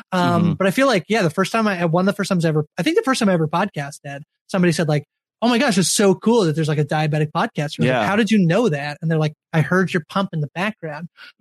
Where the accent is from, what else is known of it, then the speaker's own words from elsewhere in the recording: Canada; I am Canadian.